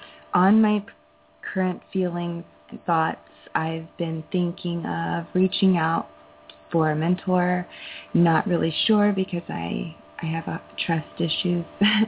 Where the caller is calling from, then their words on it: Indiana, United States; Hi there. I'm Indiana.